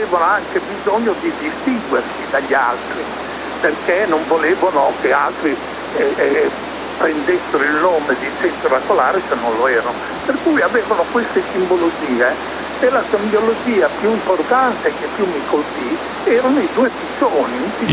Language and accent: Italian; Tuscan-Emilian Apennines, Italy; Praticamente io sono dell'Appennino, sono nato nell'Appennino tosco-emiliano